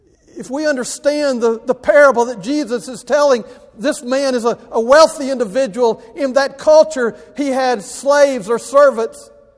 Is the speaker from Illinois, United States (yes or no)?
no; Alabama, United States; Now, I grew up in Alabama, and we love pork.